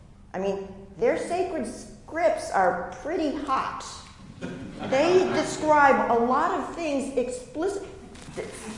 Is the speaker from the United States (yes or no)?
yes; New England, United States; I come from New England. I am Puritan through and through. I live in a community where all the houses are white.